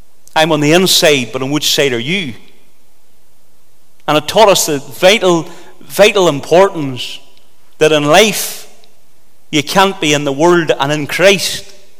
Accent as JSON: {"language": "English", "town": "Moneymore", "region": "Northern Ireland", "country": "United Kingdom", "tie": "born or raised there", "said": "I grew up in Money Moor, going to the little Good News Club, going to Sunday school"}